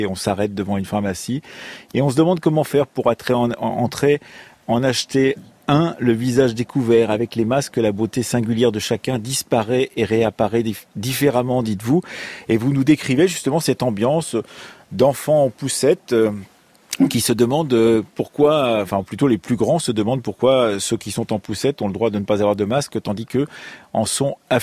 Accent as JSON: {"language": "French", "country": "France"}